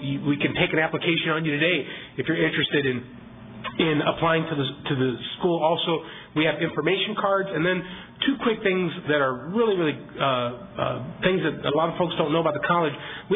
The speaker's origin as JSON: {"language": "English", "town": "Chicago", "region": "Illinois", "country": "United States", "tie": "born or raised there", "said": "I'm out from the city. I grew up in Chicago. I never really hunted. I was hunted in Chicago."}